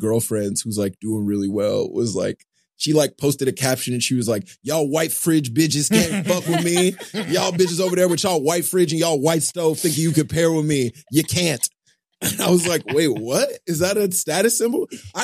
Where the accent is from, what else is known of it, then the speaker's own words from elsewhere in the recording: Texas, United States; now in New York, United States; So much stuff that I took for granted growing up in Texas, and like not like in just like a normal suburb in Texas. You moved to New York